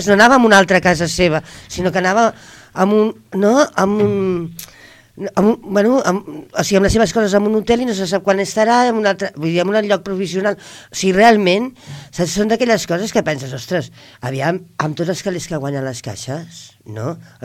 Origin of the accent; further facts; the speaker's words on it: Barcelona, Catalonia, Spain; now in Falset, Spain; soc de Barcelona. Jo diré com el Jordi Pujol deia, que català és tot aquell que treballa i viu a Catalunya. Jo soc de Falset perquè treballo i visc a Falset, no? Em sento de Falset.